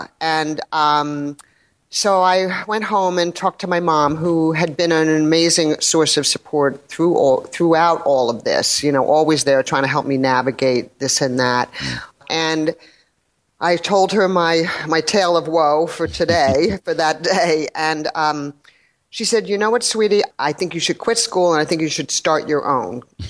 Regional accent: New York City, New York, United States; So I grew up in New York City, and I was in middle school in the around the early 70s

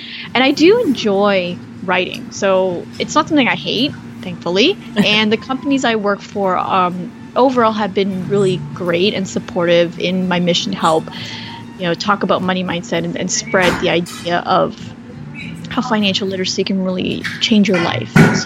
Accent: Canada; moved away as an adult; now in United States; I'm actually originally from Canada and my husband's from the US, and we made the decision to move to the US.

